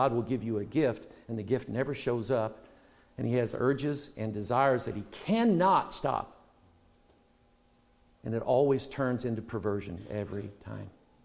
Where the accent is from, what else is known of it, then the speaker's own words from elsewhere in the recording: Missouri, United States; I'm from Missouri.